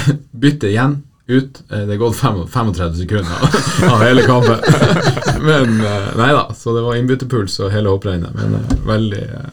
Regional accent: Bardufoss, Troms, Norway; Men så tror jeg også at det var veldig fint hjemme på Bardufoss, og hadde en veldig fin oppvekst, og hadde egentlig ikke så veldig lyst å dra derifra når jeg gikk på videregående.

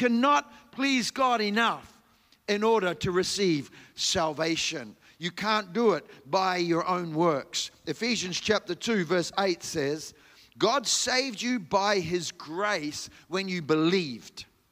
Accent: New Zealand; born there; Well, if you haven't picked up from my accent already, I was born in New Zealand.

